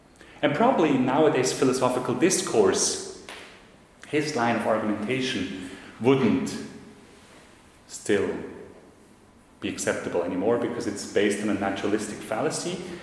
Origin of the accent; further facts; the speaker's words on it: Switzerland; English is a second language; And as I'm coming from Switzerland, to use another stereotype, I will be still in charge and responsible for keeping time.